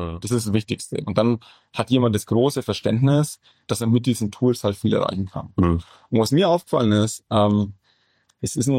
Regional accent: Bavaria, Germany; Ich bin 1,5 Stunden von weg von hier aufgewachsen. Ich bin Franke

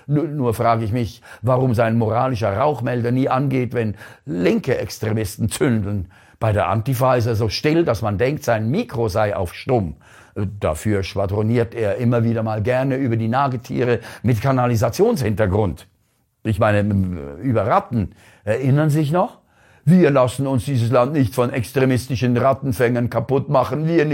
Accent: Switzerland; Gänsehaut, wenn Tausende von deutschen Fans in den Stadien die Deutschlandhymne intonierten und das sogar als Schweizer.

